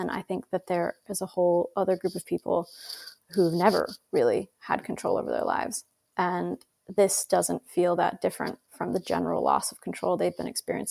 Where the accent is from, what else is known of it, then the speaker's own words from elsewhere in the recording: Idaho, United States; if you think about somewhere like where I grew up in Idaho.